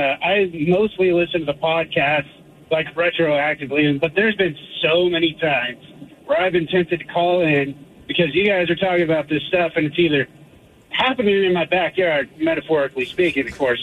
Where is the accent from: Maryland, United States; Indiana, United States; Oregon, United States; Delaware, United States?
Oregon, United States; Medford; I'm from Southern Oregon. Same town of your guys as I can't remember.